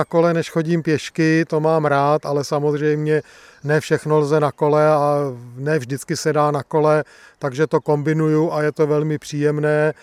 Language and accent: Czech; Prague, Czechia; vzhledem k tomu, že jsem z Kobylis, tak jako mám rád samozřejmě oblast severu Prahy